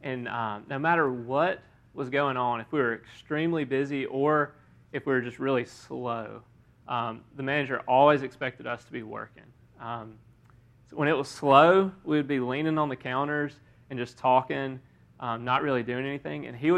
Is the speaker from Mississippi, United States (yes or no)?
yes; Brookhaven, Mississippi, United States; All right, so I grew up in Brookhaven. If you know where that is, South Mississippi, about an hour south of Jackson.